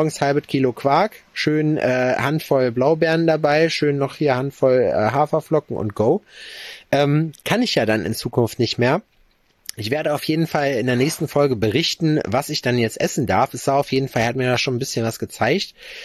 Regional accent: Schalksmühle, North Rhine-Westphalia, Germany; In Schalksmühle, wo ich herkomme

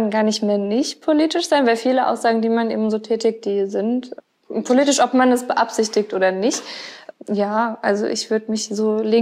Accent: Gonsenheim, Rhineland-Palatinate, Germany; ich bin ja in Gonsenheim aufgewachsen komplett. Ich habe ja noch nie irgendwie woanders gewohnt.

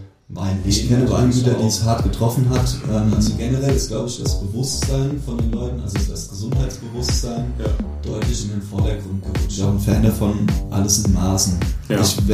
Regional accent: Kempten, Rhineland-Palatinate, Germany; Ich komme aus Kempten, kleinen Vorort von Bingen, bin 29 Jahre alt

